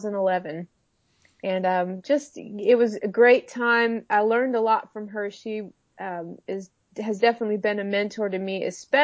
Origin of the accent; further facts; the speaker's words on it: Minnesota, United States; accent: Minnesota; It was it's my Minnesota accent.